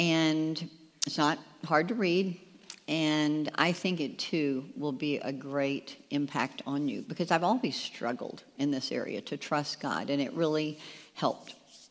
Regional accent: Texas, United States; I had, growing up in Texas in a Baptist church, I remember we had a pastor, and he used to love to do this.

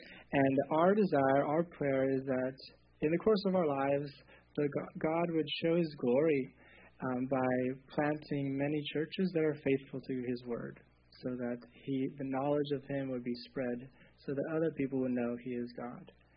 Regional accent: Czechia; I grew up in the Czech Republic, and there's a great need there.

